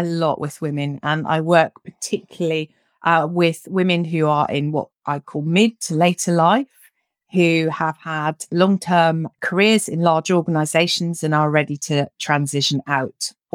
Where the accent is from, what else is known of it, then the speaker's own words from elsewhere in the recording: United Kingdom; I'm based in the UK. I'm a Brit by background, although I've lived all over the place. I spent 25 years predominantly working in financial services in the City of London.